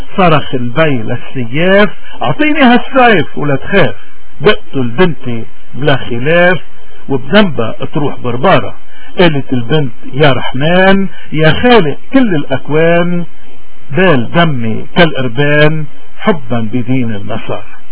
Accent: Lebanon; قديش نحن اليوم بحاجة كلبنانيين تحديدا وكمسيحيين بشكل أدق انه نرجع على سلاح الإيمان

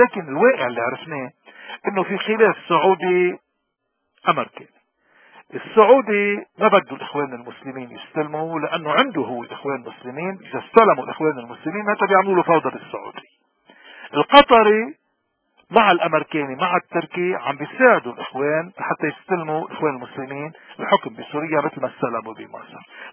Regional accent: Lebanon; ومين أكتر منا نحن كلبنانيين من كل فئتنا ما بيعرف شو هو إجرام النظام البعثي السوري

